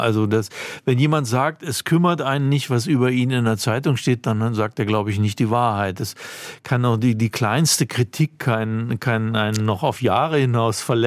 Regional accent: Braunschweig, Lower Saxony, Germany; Ist meine Heimatstadt.

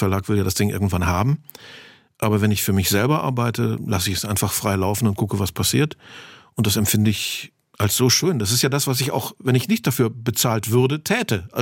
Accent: West Germany, Germany; dass ich eine ostdeutsche Herkunft habe und die Leute das spüren, dass ich irgendwie einer von ihnen bin, weil wir kommen aus der Lausitz. Ich bin im Westen eher zufällig aufgewachsen.

